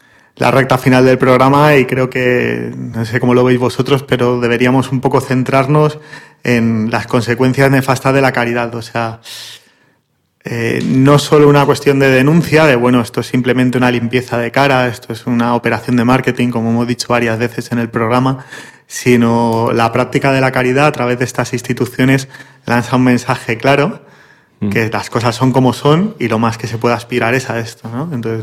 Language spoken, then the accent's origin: Spanish; Madrid, Community of Madrid, Spain; como madrileños que somos y que conocemos la ciudad